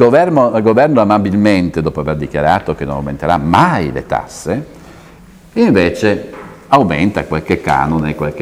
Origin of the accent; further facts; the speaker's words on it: Bolzano, Trentino-Alto Adige, Italy; born there; Ich bin in Bozen geboren, sono nato a Bolzano